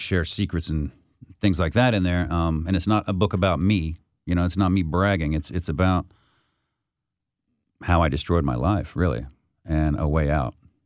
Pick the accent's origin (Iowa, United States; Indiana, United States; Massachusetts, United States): Indiana, United States; I'm a Hoosier.